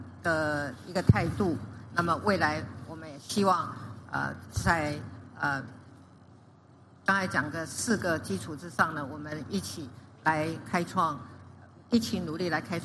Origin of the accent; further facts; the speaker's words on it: Taiwan; 也就是我们台湾人民拒绝一国两制，坚持主权跟民主的生活方式